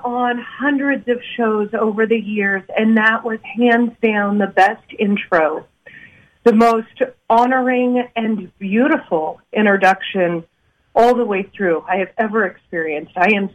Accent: Paradise, California, United States; born there; that they actually drove to Paradise, California, while my mom was in labor, so that I could say that I was born in Paradise.

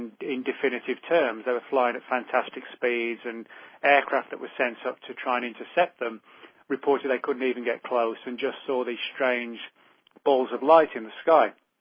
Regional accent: England, United Kingdom; I'm originally from England

